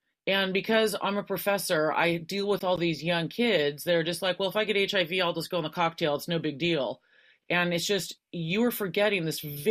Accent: Santa Cruz, California, United States; I was raised in Santa Cruz, California

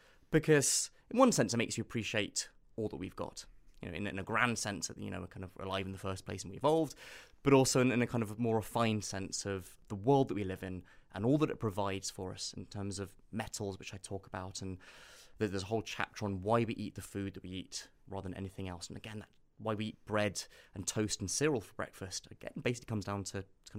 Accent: Nairobi, Kenya; I grew up in East Africa. So in a sense, my own childhood in kind of school in Nairobi

